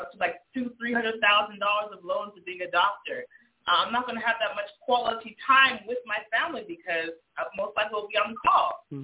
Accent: Santa Clarita, California, United States; I grew up in Santa Clarita in Palmdale.

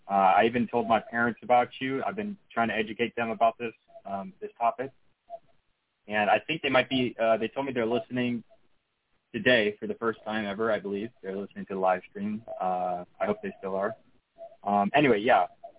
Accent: Tampa, Florida, United States; I'm from Tampa.

